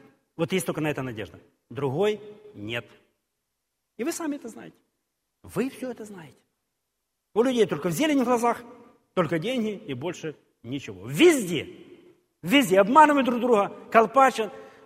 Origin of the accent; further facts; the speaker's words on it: Ukraine; Я ж как украинец.